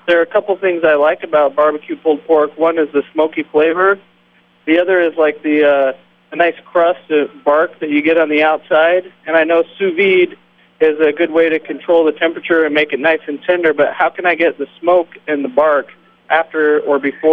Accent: San Diego, California, United States; I'm from San Diego.

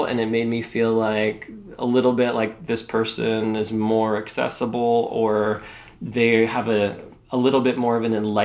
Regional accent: Iowa, United States; I grew up in Iowa in a small industrial town

